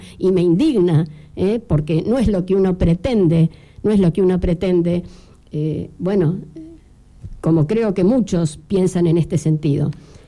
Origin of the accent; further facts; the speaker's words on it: Tierra del Fuego, Argentina; y somos fueguinos, dijimos en la campaña